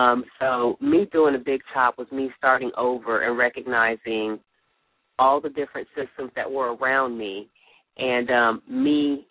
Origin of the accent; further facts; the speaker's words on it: Miami, Florida, United States; now in Atlanta, United States; I'm originally from Miami, Florida. Got to Atlanta to pursue my MBA